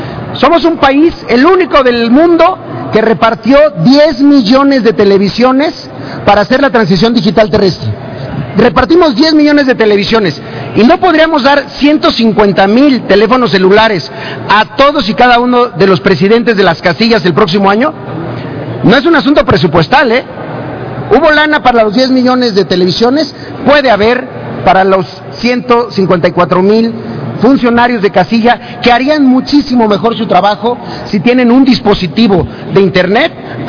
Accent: Chiapas, Mexico; Yo soy de Chiapas, ustedes lo saben

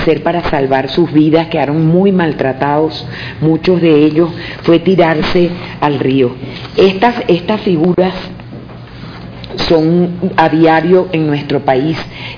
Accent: Venezuela; Cuando nosotros como venezolanos tenemos 18 años estando bajo el yugo de la injerencia

